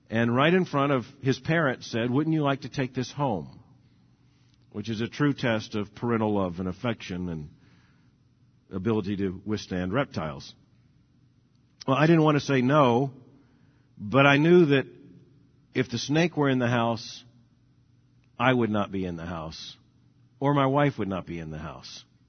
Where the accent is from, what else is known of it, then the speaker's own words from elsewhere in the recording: Florida, United States; And growing up in Florida, we were surrounded by snakes all the time.